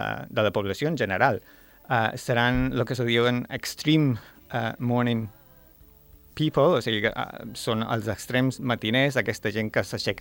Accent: Balearic Islands, Spain; moved away as an adult; also born or lived in Zaragoza; now in Formentera, Spain; jo som de Mallorca, vaig néixer a Mallorca. Als 18 anys vaig anar a estudiar Medicina a Saragossa.

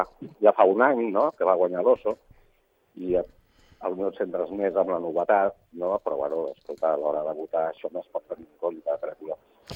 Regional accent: Catalonia, Spain; Com a cineasta o com a català?

